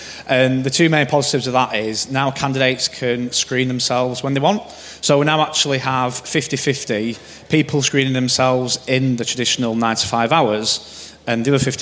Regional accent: Yorkshire and the Humber, United Kingdom; Because I'm from Yorkshire and tight.

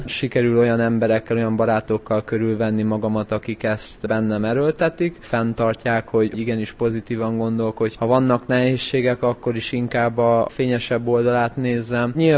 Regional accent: Hungary; born or raised there; moved away; also born or lived in England

